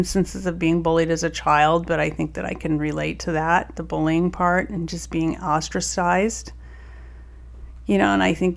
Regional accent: Boulder, Colorado, United States; Well, I grew up in Boulder, Colorado, family of lawyers.

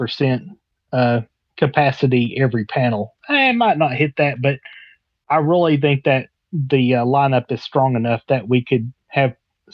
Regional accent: the South, United States; accent: southern; My southern accent, of course, makes that sound like something else.

